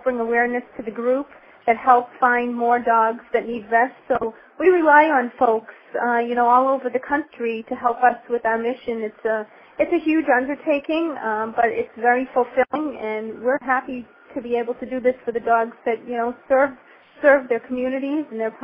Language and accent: English; Massachusetts, United States; working as a volunteer since the year of 2000 with law enforcement agencies in Massachusetts, which is my home state